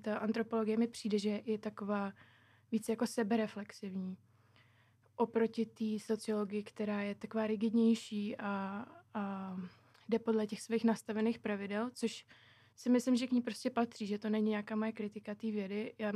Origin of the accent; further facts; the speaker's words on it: Prague, Czechia; now in Brno, Czech Republic; A původně jsem z Prahy a teď v Brně mi přijde, jsem začala žít až posledním rokem